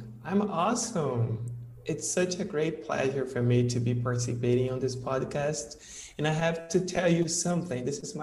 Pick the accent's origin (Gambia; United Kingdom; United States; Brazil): Brazil; Feira de Santana, Bahia; English is a second language; I'm 30 years old. I live in Brazil. I'm from Bahia, a small city called Feira de Santana.